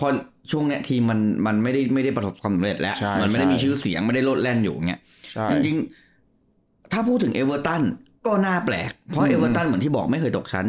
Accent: Nakhon Si Thammarat, Thailand; now in Bangkok, Thailand; บ้านอยู่นครศรีธรรมราชแต่ก็ไม่ได้เชียร์ทีมบ้านเกิดแบบ 100% เพราะเราไม่ได้ไปดูตอนนี้ทำงานกรุงเทพ

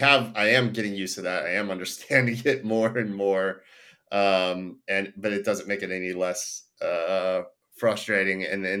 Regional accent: Ohio, United States; Growing up in Ohio, it's not that I'm not used to disappointment.

